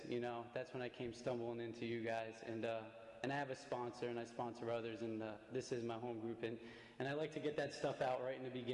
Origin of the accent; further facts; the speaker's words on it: Paterson, New Jersey, United States; born there; I was born in Paterson, New Jersey, I don't remember a lot about my childhood.